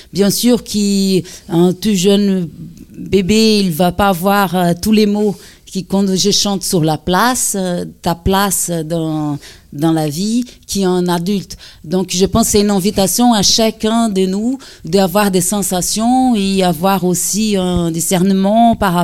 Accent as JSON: {"language": "French", "country": "Brazil", "lives_now": "France", "said": "il y a du portugais parce que je suis brésilienne d'origine. Le français parce que c'est le pays qui m'a adoptée, qui j'ai choisi d'être."}